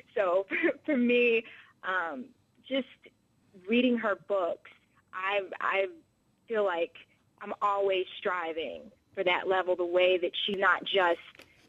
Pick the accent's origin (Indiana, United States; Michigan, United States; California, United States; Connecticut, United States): Indiana, United States; Indianapolis; I'm actually from Indianapolis, so I'm kind of used to this snow